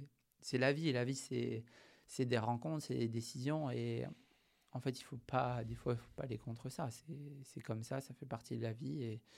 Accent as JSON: {"language": "French", "region": "Hauts-de-France", "country": "France", "said": "parce que quand j'étais à Rouen, j'avais encore cette chance de proximité parce que je suis du Nord."}